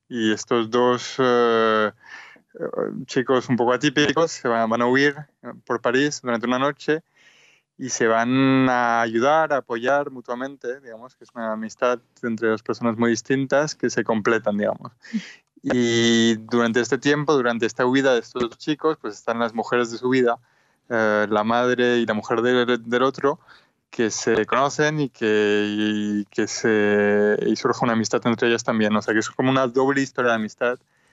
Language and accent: Spanish; Barcelona, Catalonia, Spain; moved away as an adult; now in France; una madre nacida en Marruecos, que han ido explorando el mundo y que cuando yo tenía 4 años se instalaron en Barcelona. Y yo crecí en Barcelona a los 4 a los 18 años, y a los 18 años pues me fui a Francia a estudiar cine